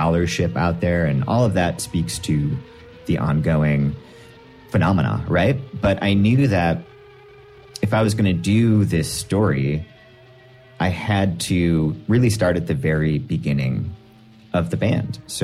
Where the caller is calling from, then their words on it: Chicago, Illinois, United States; Chicago, Illinois, USA, planet Earth.